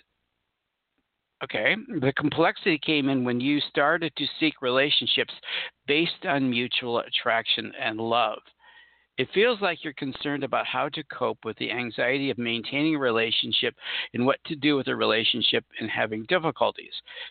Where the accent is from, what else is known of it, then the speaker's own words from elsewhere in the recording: Rochester Hills, Michigan, United States; also born or lived in Detroit; I was born in Detroit, see, a long time ago. Lived outside of Detroit. If you know where Rochester Hills is, that's where we had a farm, small little farm.